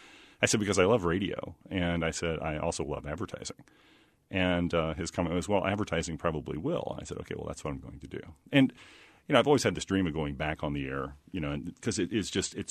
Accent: Illinois, United States; I was working at Dairy Queen in my hometown in southern Illinois

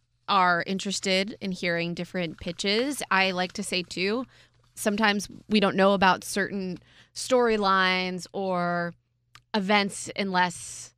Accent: Boston, Massachusetts, United States; Yes, I am from Boston, so, you know, bias is kind of in the blood here.

